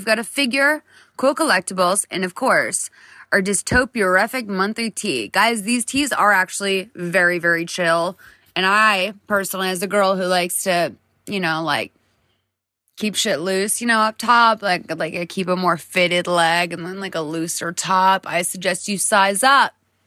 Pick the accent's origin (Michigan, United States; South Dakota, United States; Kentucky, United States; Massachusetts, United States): Massachusetts, United States; Boston; See, yeah, I'm from Boston